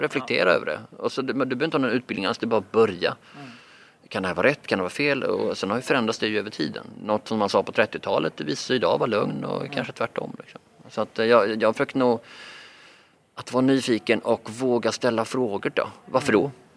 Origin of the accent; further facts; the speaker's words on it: Malmö, Skåne, Sweden; Och i mina hemtrakter i Malmö är det då 40%.